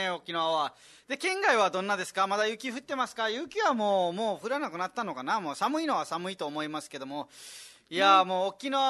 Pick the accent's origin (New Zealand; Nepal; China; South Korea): Nepal; Japanese is a second language; あのね、ネパール人なので、ネパールのご飯も美味しいしね、あっちこっち観光もできるから、みんなとネパール語で喋れるからいいですよ。